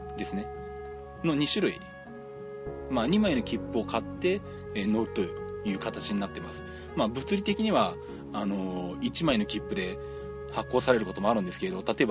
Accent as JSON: {"language": "Japanese", "region": "Shizuoka", "country": "Japan", "tie": "born or raised there", "said": "あと地元の静岡に関しては"}